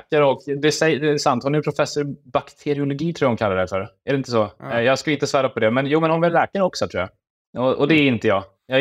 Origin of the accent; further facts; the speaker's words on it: Jämtland County, Sweden; Född och uppvuxen i Jämtland, och där uppe i norr är det lite som så att man får välja ut intresse utifrån tre kategorier: bilar, jakt eller fiske.